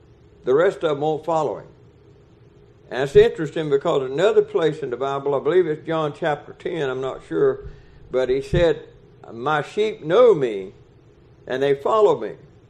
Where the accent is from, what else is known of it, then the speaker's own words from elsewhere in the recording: Georgia, United States; I was born and raised in South Georgia on the farm. We had cows.